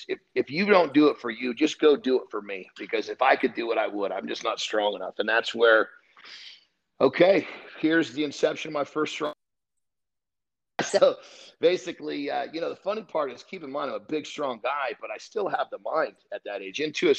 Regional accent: Oregon, United States; I actually was in Oregon.

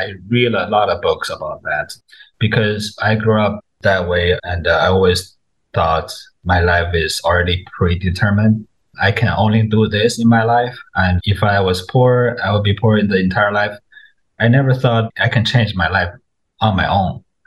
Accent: China; English is a second language; In China, I'm from China. In China, you're not even allowed to have a BB gun.

